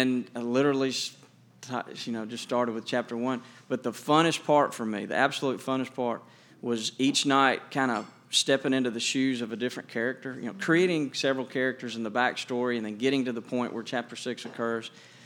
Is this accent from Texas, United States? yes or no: no; Montgomery, Alabama, United States; Well, I'm from Montgomery.